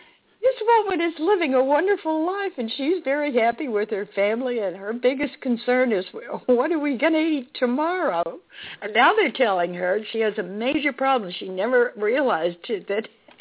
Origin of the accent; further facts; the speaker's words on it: Dallas, Texas, United States; I have to admit and disclose that I am a Texan. I was born in Dallas and raised there